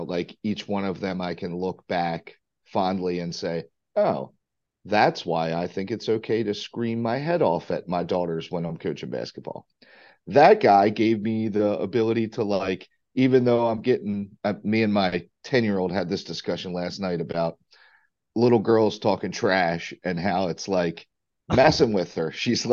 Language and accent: English; Perry Hall, Maryland, United States; So I grew up like Perry Hall, White Marsh. My great-grandparents' house was in Hamilton.